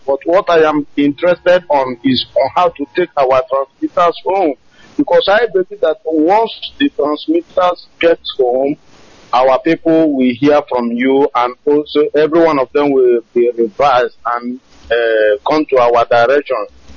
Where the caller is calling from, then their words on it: Dakar, Senegal; I'm calling from Dakar, Senegal.